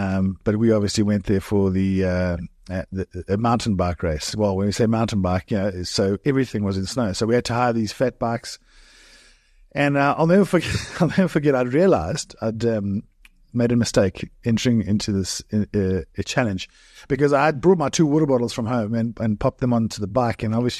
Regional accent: Durban, KwaZulu-Natal, South Africa; I was from Durban, so I'm not quite the terrain and the conditions that I was used to.

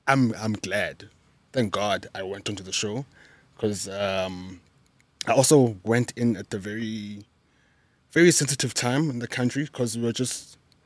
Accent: King William's Town, Eastern Cape, South Africa; also born or lived in Uitenhage; now in Gqeberha, South Africa; Yes, I was born in Uitenhage. I was born there. I grew up in King William's Town.

